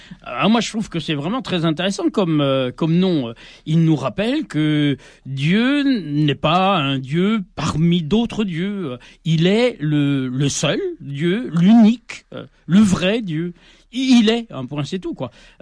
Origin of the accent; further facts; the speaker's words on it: Grand Est, France; Moi, je suis natif d'Alsace, hein, et là-bas, il y a un juron très courant en dialecte